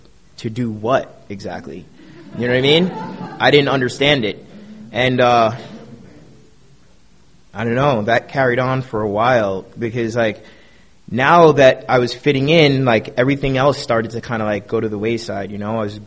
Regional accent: Brooklyn, New York, United States; Basically, I don't know, I'm from Brooklyn, New York. My family, you know, they're Caribbean. They moved here to give our family, like, a better opportunity.

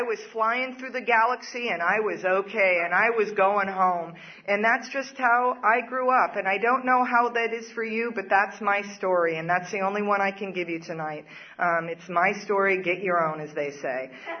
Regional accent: San Diego, California, United States; I'm from San Diego, moved away for 10 years in L.A., but I'm from San Diego

